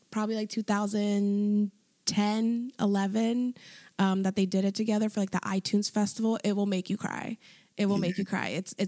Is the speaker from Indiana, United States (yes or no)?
no; Philadelphia, Pennsylvania, United States; I'm from Philly.